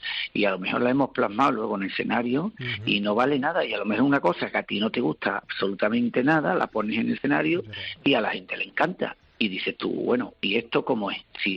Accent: Seville, Andalusia, Spain; encantado de ser … porque estamos muy orgullosos de ser de donde somos, sevillanos, andaluces y españoles.

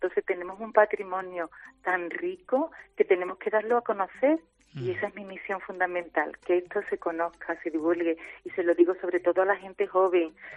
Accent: Mairena del Aljarafe, Andalusia, Spain

